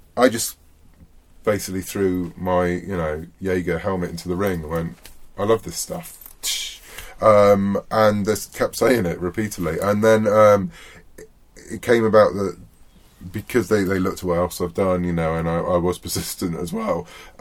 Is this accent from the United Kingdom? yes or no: yes; United Kingdom; I'm a British writer.